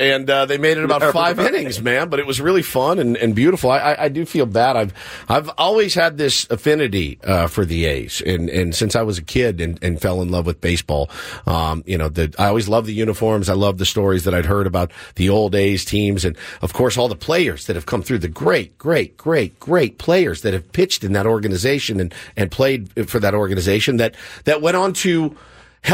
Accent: East Coast, United States; when I grew up on the East Coast for about 6 years and was right in the middle of, in the heart of Yankees Red Sox

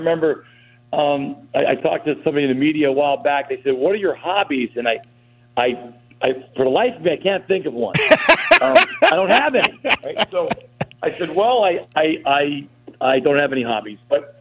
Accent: Plymouth, Pennsylvania, United States; now in Dallas, United States; I'm a local guy. I'm from Plymouth, Pennsylvania originally, and I was living in Dallas at the time.

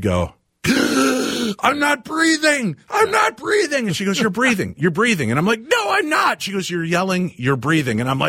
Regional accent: Chicago, Illinois, United States; I grew up in Chicago. It was ditchweed.

